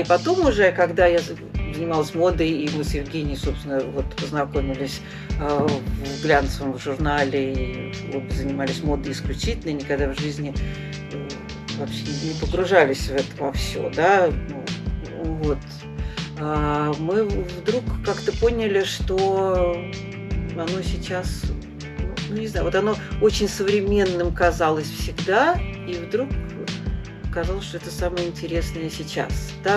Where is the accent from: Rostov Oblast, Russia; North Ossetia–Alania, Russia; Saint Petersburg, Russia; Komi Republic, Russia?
Saint Petersburg, Russia; я из Питера сама